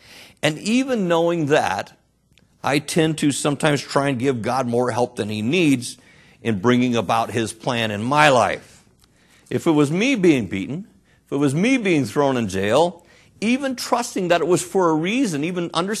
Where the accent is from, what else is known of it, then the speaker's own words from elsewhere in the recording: Arkansas, United States; I'm from Arkansas, and I say you all